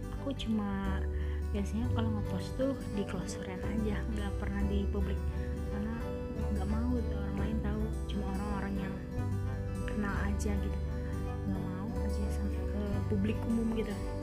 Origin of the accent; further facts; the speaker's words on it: Tangerang, Banten, Indonesia; Aku asalnya dari Tangerang, asli Tulen Tangerang. Dari lahir sampai gede di Tangerang.